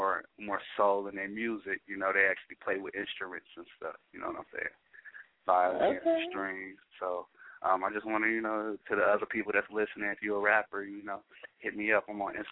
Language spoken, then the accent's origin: English; Detroit, Michigan, United States; I'm from Detroit, but I don't have a Detroit sound.